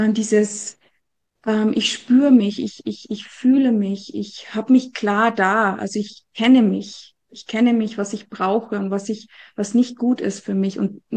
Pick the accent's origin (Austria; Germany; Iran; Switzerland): Austria; Und dann habe ich so eine Watschen bekommen, sagt man ja bei uns in Österreich.